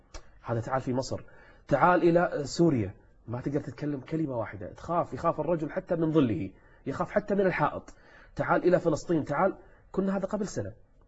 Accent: Kuwait; ثارت ثائرة الليبراليين عندنا في الكويت

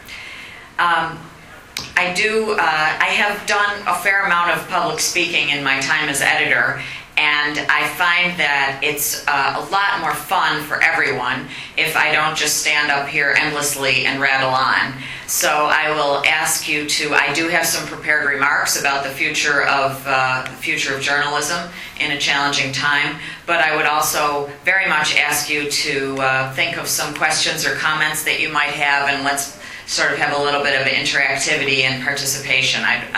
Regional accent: Lackawanna, New York, United States; I come from Lackawanna, and I watched the steel mills

